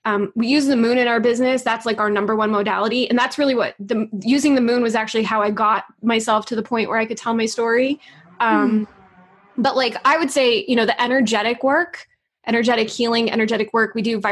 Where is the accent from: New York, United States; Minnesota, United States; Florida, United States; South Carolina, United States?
New York, United States; I'm a New Yorker, man.